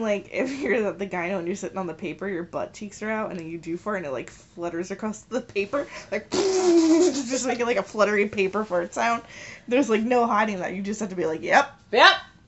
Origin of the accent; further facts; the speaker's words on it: Cliffwood Beach, New Jersey, United States; Well, they all know I'm from Cliffwood Beach compared to where they're from.